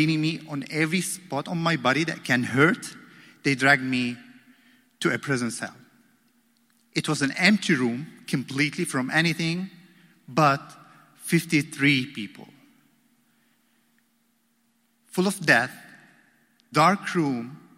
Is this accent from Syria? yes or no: yes; Damascus, Damascus Governorate, Syria